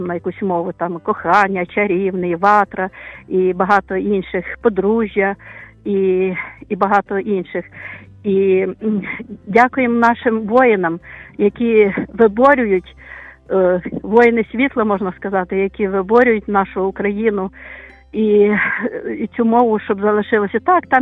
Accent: Chernivtsi Oblast, Ukraine; accent: Bukovinian dialect; я теж родом з Буковини, і мені тато розповідав, і дідусь розповідав, що вони були під окупацією під Румунією. І тому у нас такий діалект, що багато є, напевно, румунських слів, і такий дуже цікавий.

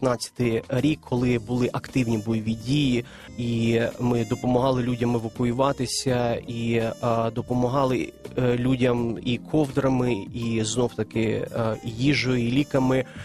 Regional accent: Donetsk, Donetsk Oblast, Ukraine; Ukrainian is a second language; Я сам з Донецька, і ви розумієте, що в Донецьку не було ані часу, ані приводу вивчати українську мову.

